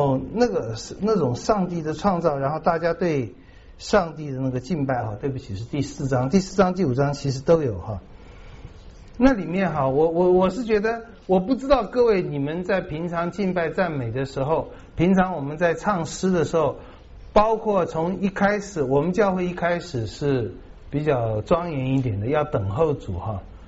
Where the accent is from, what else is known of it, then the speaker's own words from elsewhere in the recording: Taiwan; 我们台湾人这种头脑我们最有了